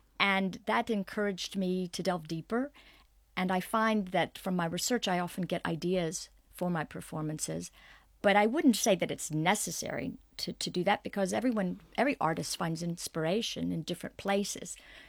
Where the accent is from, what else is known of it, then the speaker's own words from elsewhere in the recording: Winston-Salem, North Carolina, United States; I studied at Salem College in my hometown, where there were two Flintrop organs.